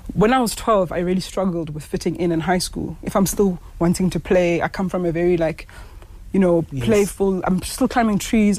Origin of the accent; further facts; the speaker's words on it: Malinda, Eastern Cape, South Africa; And also, I grew up in Malinda. Malinda is the first suburb when you're coming from Mdantsane.